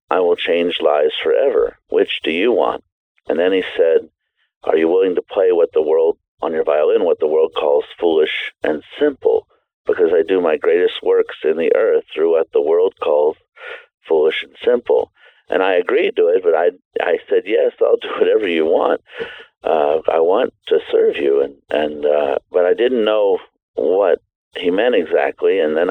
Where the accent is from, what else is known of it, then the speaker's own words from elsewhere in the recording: Louisiana, United States; I'm originally from Louisiana. I come from a Jewish background, but secular, not real religious.